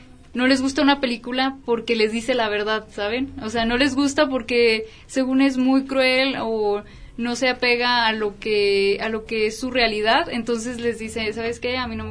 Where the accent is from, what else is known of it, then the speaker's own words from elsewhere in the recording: Mexico; como mexicanos somos muy burlescos